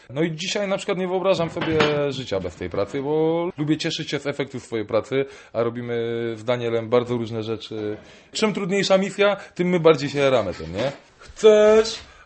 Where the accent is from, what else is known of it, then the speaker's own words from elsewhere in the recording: Trzemeszno, Greater Poland Voivodeship, Poland; u siebie w mieście, skąd pochodzę, jest to bardzo małe miasto, nazywa się Trzemeszno, położone koło Gniezna, około 8 tysięcy mieszkańców.